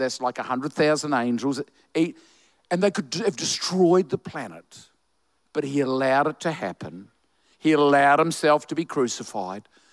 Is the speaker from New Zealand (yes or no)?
yes; New Zealand; I'm a New Zealander, you see, so I can tell this joke.